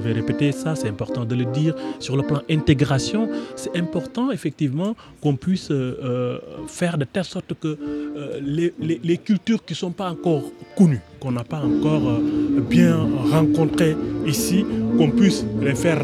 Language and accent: French; Dakar, Senegal; now in France; moi je suis d'origine sénégalaise. Je suis né et grandi à Dakar, dans un quartier populaire qui s'appelle la Médina.